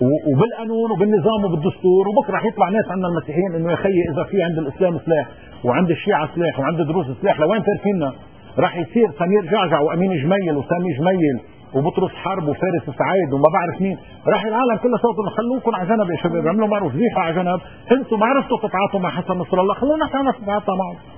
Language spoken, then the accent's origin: Arabic; Lebanon; عم بيحطني بكارثة كبرى كلبناني